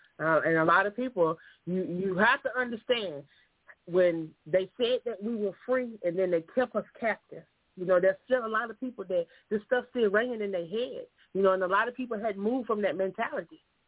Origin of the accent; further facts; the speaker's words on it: South Carolina, United States; And I'm from South Carolina. I have lived in South Carolina all my life